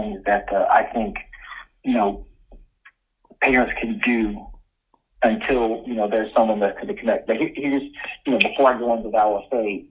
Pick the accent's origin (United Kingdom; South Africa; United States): United States; North Carolina; When I was a child and growing up in North Carolina, went to one of the few truly integrated churches in North Carolina at that time, a racially mixed church.